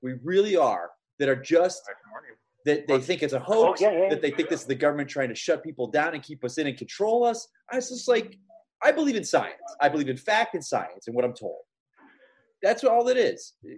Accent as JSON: {"language": "English", "region": "Florida", "country": "United States", "said": "Like, I'm sad to say I'm from Florida, but my God."}